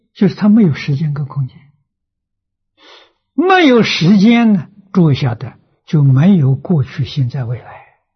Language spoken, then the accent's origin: Chinese; China; 外国人叫磁场啊，啊，我们中国人叫气氛呢